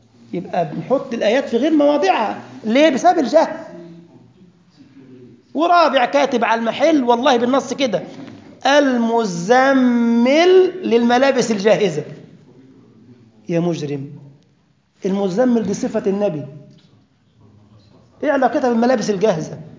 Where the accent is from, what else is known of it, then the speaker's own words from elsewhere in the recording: Egypt; واحد جزار عندنا في مصر فتح محل جزارة، انتوا بتسموه القصاب ولا اللحام؟